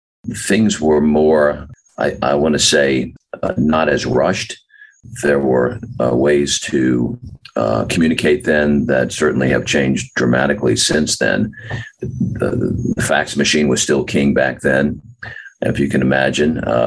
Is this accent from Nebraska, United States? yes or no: no; New Orleans, Louisiana, United States; Being from New Orleans and being able to promote my hometown is an honor as well as a pleasure.